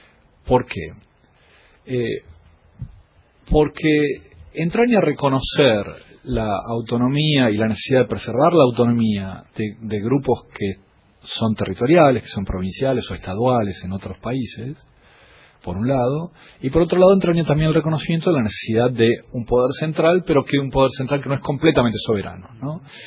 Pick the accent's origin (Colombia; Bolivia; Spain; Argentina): Argentina; Buenos Aires; accent: porteño; Además, yo con mi acento porteño, ¿viste?